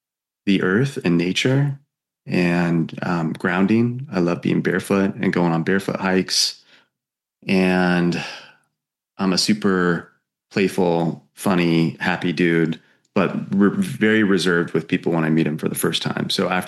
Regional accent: Bend, Oregon, United States; I didn't. I grew up in Oregon, Bend, Oregon.

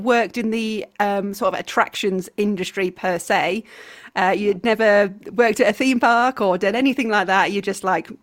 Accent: Wales, United Kingdom; I'm not from the Southwest. I'm from South Wales

